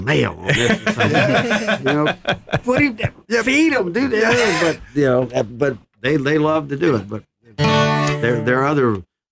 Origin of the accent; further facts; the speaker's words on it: Mobile, Alabama, United States; I grew up on the Gulf Coast in Mobile, Alabama. And I'm a child of the Mardi Gras